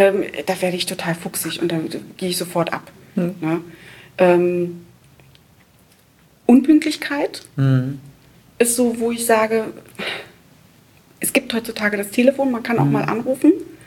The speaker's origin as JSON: {"language": "German", "region": "Saxony-Anhalt", "country": "Germany", "said": "ich wohne nicht in der Nähe von Braunschweig. Ich komme aus der Nähe von Magdeburg"}